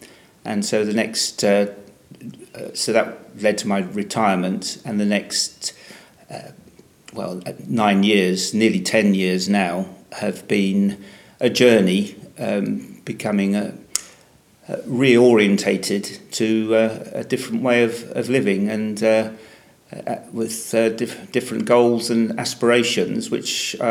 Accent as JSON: {"language": "English", "town": "Dover", "region": "South East England", "country": "United Kingdom", "tie": "born or raised there", "said": "my hometown in Dover, in Kent. So it will lead you through Canterbury and then down to the coast at Dover in Kent is where I was was br"}